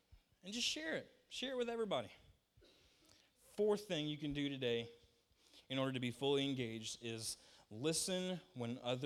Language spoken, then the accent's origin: English; Virginia, United States; So when we first moved here, we're from Virginia. We're not from around here. And we've been here for coming up on 10 years now.